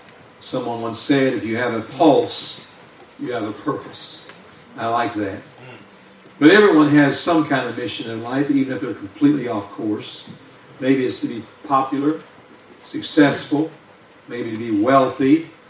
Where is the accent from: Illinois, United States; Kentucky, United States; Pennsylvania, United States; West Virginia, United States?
West Virginia, United States; But, I'm from West Virginia. We follow both sides of Mason Dixon.